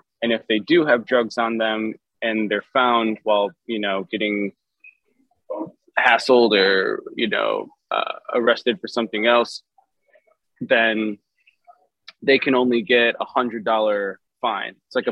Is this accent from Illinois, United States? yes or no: yes; Chicago, Illinois, United States; now in Portland, United States; But I'm born and raised in Chicago, and it was a huge culture shock even 3 years ago for me to come to Portland